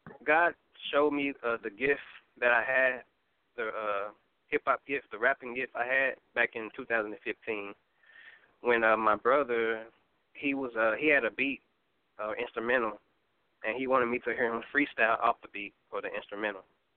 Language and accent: English; Dallas, Texas, United States; as you know, and I am a gospel hip-hop artist. And I'm 25 years old. I'm from Dallas, Texas.